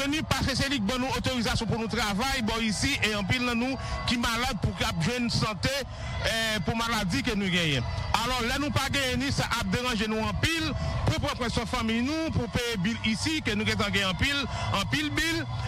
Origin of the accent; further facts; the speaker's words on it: Amityville, New York, United States; Moi, je suis de New York, North Island, dans la ville Amityville.